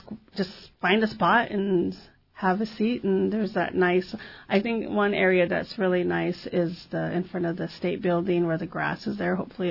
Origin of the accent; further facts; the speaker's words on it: Hoonah, Alaska, United States; It's important because it's our ancestors' language. It's something I grew up hearing all my life. I grew up in Huna, and I heard it all the time, and I don't hear it as much anymore.